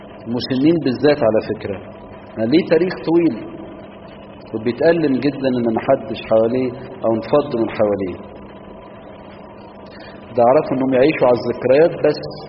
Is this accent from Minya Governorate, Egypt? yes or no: yes; Minya, Minya Governorate, Egypt; من نشكر ربنا ان عندنا في المنيا اسرة نشيطة جدا لخدمة المجزومين